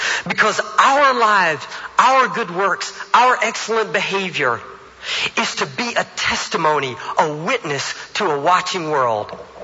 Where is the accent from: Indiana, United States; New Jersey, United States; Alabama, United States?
Alabama, United States; I moved up here from Alabama, thus the accent. It was the first time I'd ever lived in a neighborhood.